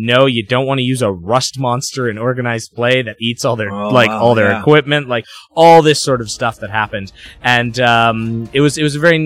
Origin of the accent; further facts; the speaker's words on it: Winnipeg, Manitoba, Canada; I am a Canadian. I live in Winnipeg, Manitoba, have all my life